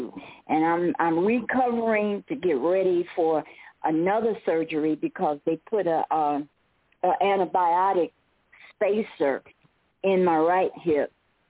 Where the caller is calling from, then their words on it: Tucson, Arizona, United States; I'm calling from Tucson, Arizona, and I'm in a facility, a rehab nursing home.